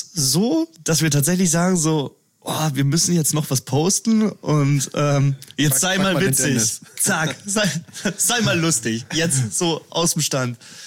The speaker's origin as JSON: {"language": "German", "town": "Erding", "region": "Bavaria", "country": "Germany", "tie": "born or raised there", "said": "Ja, das war in Erding, also in meiner Heimatstadt war es so"}